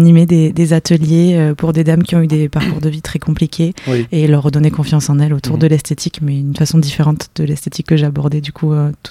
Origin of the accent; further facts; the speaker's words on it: Nouvelle-Aquitaine, France; j'ai 30 ans, je suis maman d'un petit garçon d'un an et demi. Je suis originaire des Landes, j'ai fait mes études dans les Landes